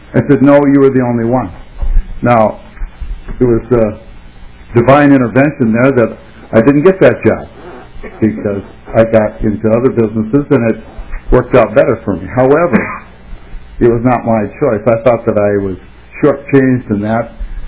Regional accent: North Dakota, United States; moved away as an adult; I came back, went back to college, got my degrees, and came down to the Twin Cities. I was from North Dakota because there wasn't any jobs there.

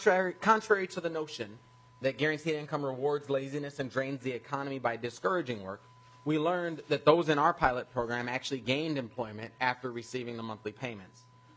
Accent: Minnesota, United States; as a Minnesotan who is used to poverty and hunger in our communities

